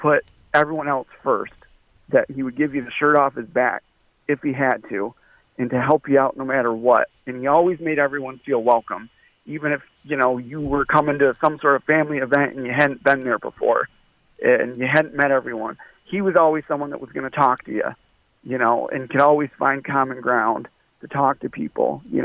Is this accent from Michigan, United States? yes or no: yes; Waterford, Michigan, United States; I grew up in Waterford